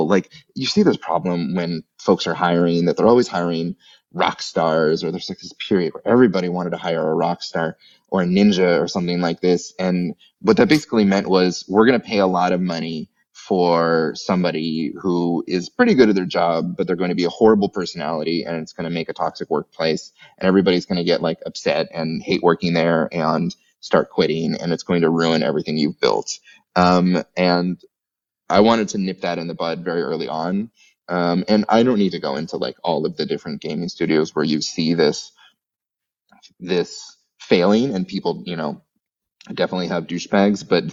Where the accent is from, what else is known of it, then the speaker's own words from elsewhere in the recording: United States; I'm glad I'm the American who's bringing some profanity into this lovely little podcast.